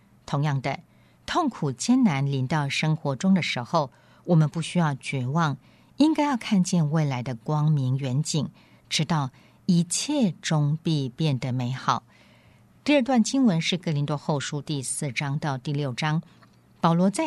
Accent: Canada; also born or lived in Philippines; 我身为加拿大人，但半生都在海外漂泊。小时候随着父母住在宣教地区，之后在菲律宾担任神学院教授和教务长，后来又在菲律宾牧会。

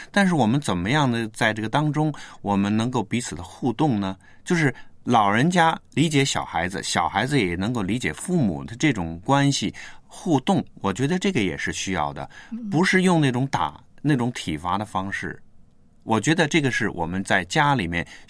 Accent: China

